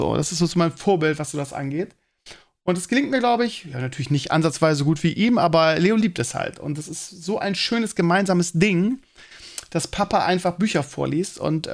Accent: Bremen, Germany

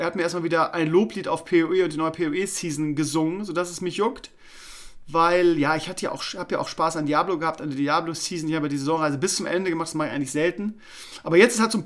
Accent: Bremen, Germany; Also, ich tendiere mal dazu, als Bremer ein bisschen bescheidener zu sein.

